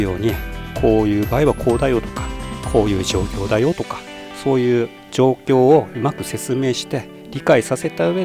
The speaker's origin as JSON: {"language": "Japanese", "town": "Yokote", "region": "Akita", "country": "Japan", "said": "出身は横手市の赤坂です。"}